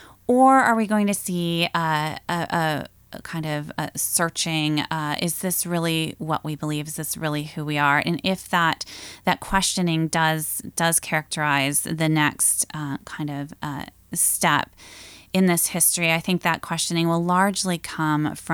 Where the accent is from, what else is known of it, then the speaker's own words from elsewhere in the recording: Sioux Center, Iowa, United States; Yes, I grew up in Sioux Center. I attended Dort College, graduated from Dort, and I grew up in a deeply Christian home and community attended Christian schools.